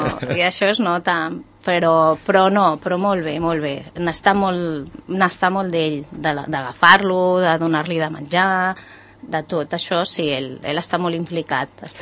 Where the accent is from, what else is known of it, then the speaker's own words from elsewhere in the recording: Barcelona, Catalonia, Spain; now in Sant Cugat, Spain; nosaltres venim de Barcelona.